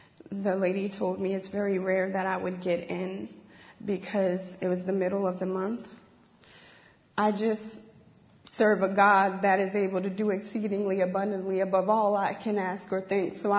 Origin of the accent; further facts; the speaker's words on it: East Coast, United States; I was carrying my bags in these hills in Washington. I'm from East Coast, okay?